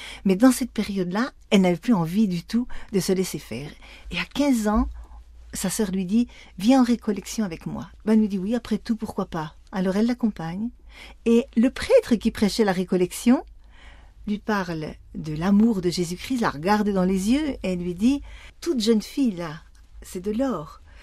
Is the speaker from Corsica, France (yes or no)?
no; Bourgogne-Franche-Comté, France; Je suis de Franche-Comté, en France.